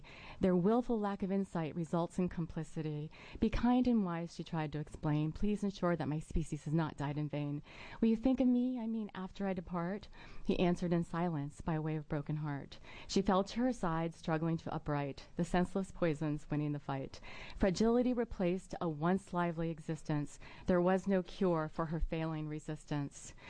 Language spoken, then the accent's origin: English; Jacksonville, Oregon, United States; I'm from Jacksonville, Oregon.